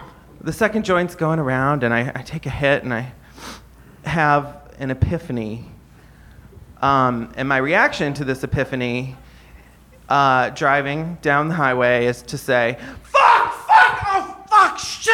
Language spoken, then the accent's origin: English; South Bend, Indiana, United States; Anyway, so I grew up in South Bend, Indiana, and when I was 17, I went to prom